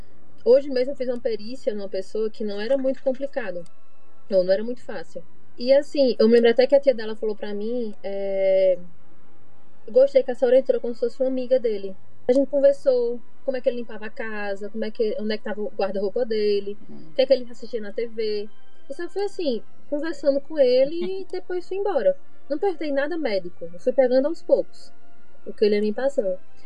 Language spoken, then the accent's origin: Portuguese; Pernambuco, Brazil; Então, eu sou cria do interior. Então, assim, sou do interior de Pernambuco